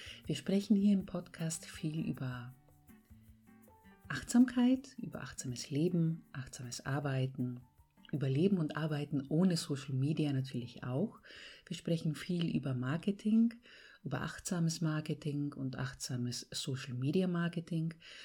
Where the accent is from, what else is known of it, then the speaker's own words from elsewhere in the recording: Greece; German is a second language; now in Germany; auch in meinem Heimatland hat sich die Lage sehr verbessert. In manchen Teilen sogar ist Griechenland digitalisierter als Deutschland